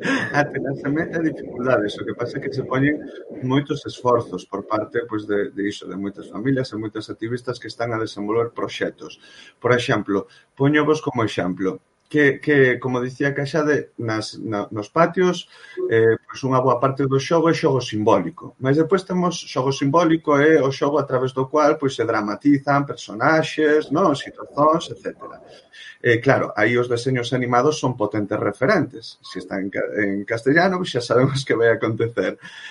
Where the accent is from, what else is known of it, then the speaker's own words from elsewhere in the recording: Galicia, Spain; Claro, nós, como galegas, temos moitísima sorte.